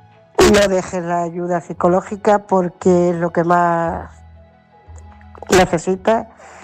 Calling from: Ciudad Real, Castilla-La Mancha, Spain; de Ciudad Real.

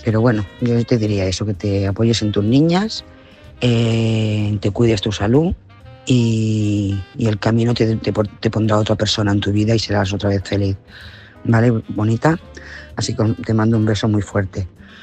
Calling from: Lloret de Mar, Catalonia, Spain; corresponsal de Lloret de Mar.

